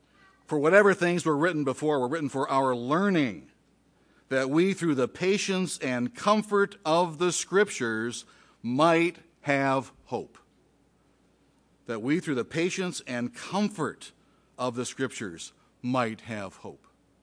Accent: Detroit, Michigan, United States; even though I was raised, born and bred in Detroit, I almost kind of like a, I don't know, a bumpkin.

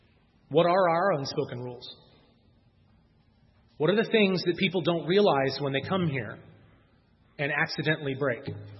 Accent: United States; I will do what I want, when I want, and how I want it, because I'm an American.

